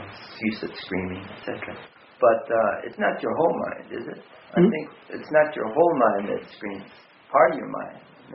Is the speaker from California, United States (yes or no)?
yes; Berkeley, California, United States; But one thing that was striking was I came from California, Berkeley, you know